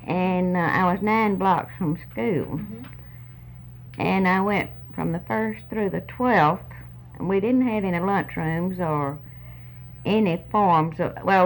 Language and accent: English; Des Arc, Arkansas, United States; born there; I was born in Desert.